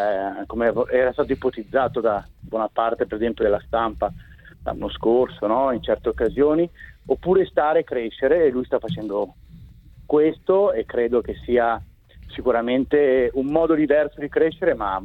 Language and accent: Italian; Monza, Lombardy, Italy; al di là del fatto che io sono di Monza, quindi magari è anche un filo di parte